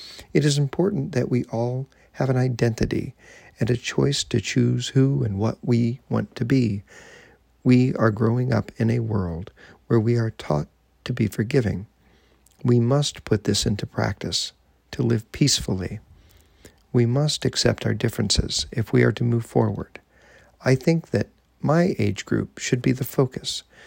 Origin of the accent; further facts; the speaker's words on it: Northern Ireland, United Kingdom; I am 16 years old and I am from Northern Ireland.